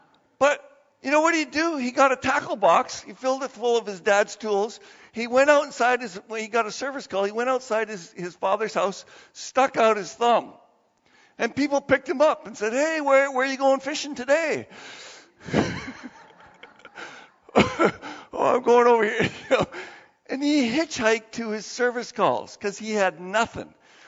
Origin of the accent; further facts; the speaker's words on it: St. Catharines, Ontario, Canada; I went to St. Catharines, my hometown where I was born